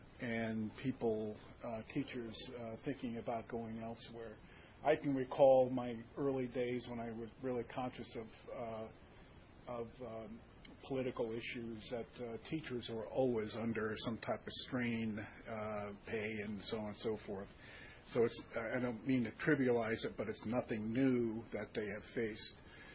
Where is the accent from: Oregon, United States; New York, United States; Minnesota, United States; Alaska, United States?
Alaska, United States; Nikiski; I'm from Nikiski